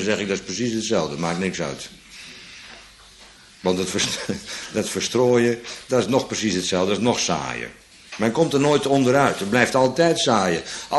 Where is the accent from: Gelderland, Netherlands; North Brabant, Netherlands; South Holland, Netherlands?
South Holland, Netherlands; Bodegraven; Ik kom uit Bodegraven